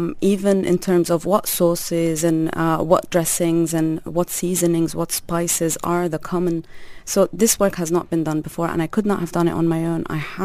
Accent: Amman, Amman Governorate, Jordan; In Amman.

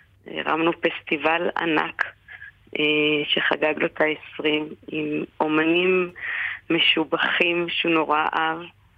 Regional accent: Jerusalem, Jerusalem District, Israel; המפקדים לא ענו, טסנו לסורוק, אנחנו ירושלמים

